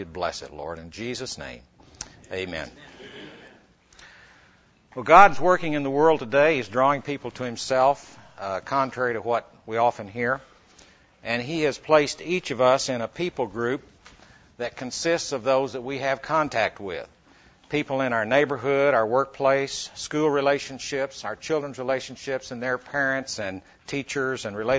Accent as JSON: {"language": "English", "town": "Oklahoma City", "region": "Oklahoma", "country": "United States", "said": "I'm a businessman from Oklahoma City"}